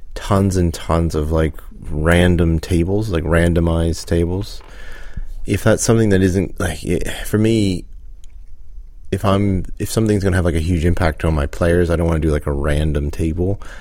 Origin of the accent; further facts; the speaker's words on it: Canada; someone I grew up with in Canada.